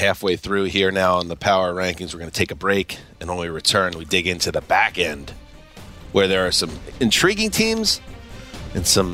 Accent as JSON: {"language": "English", "region": "New York", "country": "United States", "said": "sometimes we get ahead of our skis a little bit in New York, and I'm a New Yorker."}